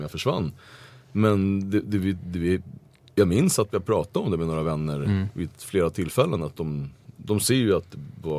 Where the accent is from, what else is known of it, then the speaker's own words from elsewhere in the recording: Gottsunda, Uppsala County, Sweden; Jag kom bort ifrån Gottsunda helt enkelt. Och det var ju min räddning. Och under långa perioder så åkte jag tillbaka till Gottsunda